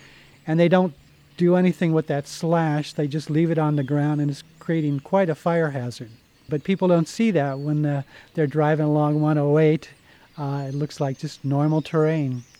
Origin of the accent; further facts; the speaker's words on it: Twain Heart, California, United States; I'm from Twain Heart, California.